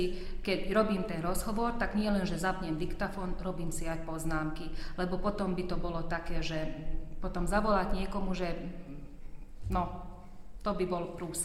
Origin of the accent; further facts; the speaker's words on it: Sládkovičovo, Trnava Region, Slovakia; also born or lived in Bratislava; now in Štúrovo, Slovakia; Nie, pochádzam z Bratislavy, ja som sa v Bratislave narodila. A potom som vyrastala, akože základnú školu som navštevovala v Sládkovičove, gymnázium v Galante a tak. Ja som sa do Štúrova prisťahovala, tuším, roku 2004, pred 20 rokmi.